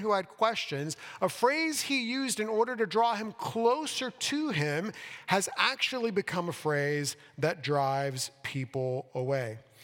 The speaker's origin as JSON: {"language": "English", "town": "Miami", "region": "Florida", "country": "United States", "tie": "born or raised there", "said": "So growing up in Miami, for those of you that don't know, I moved to Miami when I was 6. That's where I grew up."}